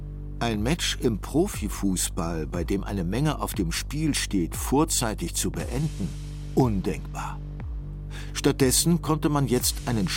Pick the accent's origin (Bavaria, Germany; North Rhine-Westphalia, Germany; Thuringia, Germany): North Rhine-Westphalia, Germany; Cologne; In meiner Heimatstadt Köln gehörten und gehören schwarze Menschen, Ostasiaten oder Menschen aus Klein- und Vorderasien zum Straßenbild.